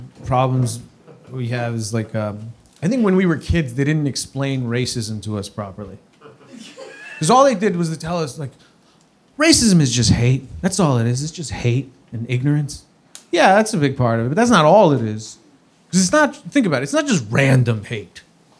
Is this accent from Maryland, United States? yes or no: no; New York, United States; Like I grew up on Long Island. Half of Long Island talks like that.